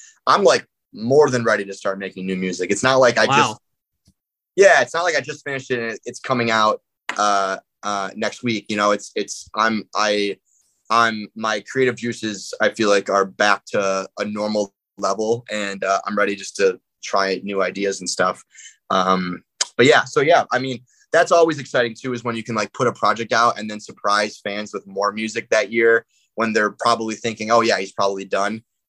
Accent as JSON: {"language": "English", "region": "Michigan", "country": "United States", "said": "I mean, we're both from Michigan. There's like a connection already."}